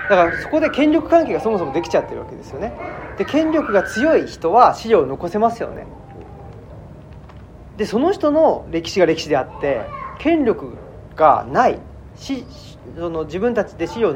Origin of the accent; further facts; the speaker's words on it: Saitama, Japan; 僕は埼玉県出身で大学院は関西